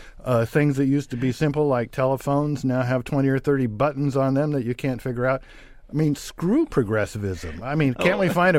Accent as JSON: {"language": "English", "region": "Nebraska", "country": "United States", "tie": "born or raised there", "said": "I was raised a conservative in Nebraska"}